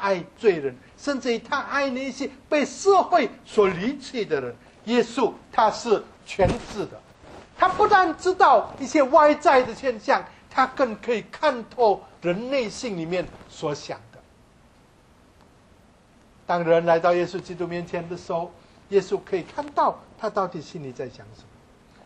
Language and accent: Chinese; Indonesia; 我从来没有想过说水会对我的皮肤不适合，我在印尼长大的